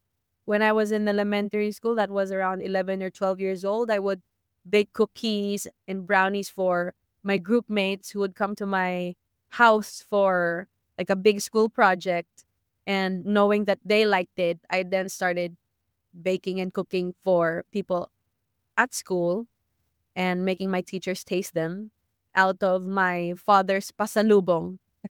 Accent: Santa Rosa, Calabarzon, Philippines; I'm in Santa Rosa, Paul, though I grew up. So my parents' house is like 50 or 100 meters from the bridge that connects Cabuyao and Santa Rosa, Laguna.

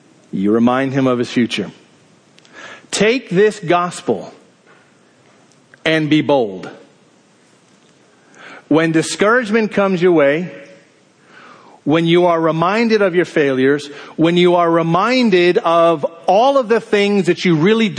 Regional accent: Maryland, United States; I just have a question, I'm from Maryland.

